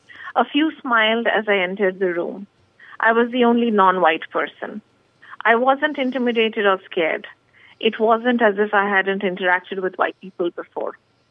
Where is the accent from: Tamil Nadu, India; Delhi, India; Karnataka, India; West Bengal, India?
Delhi, India; New Delhi; I could write about my school experience, about my friends, about some of the unsavory aspects of growing up in New Delhi, it felt like a huge freedom. And I think because I was so homesick